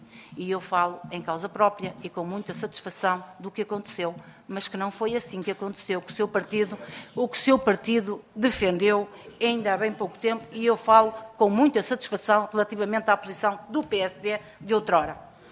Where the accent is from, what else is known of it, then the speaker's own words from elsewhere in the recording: Trofa, Porto, Portugal; Eu sou da Trofa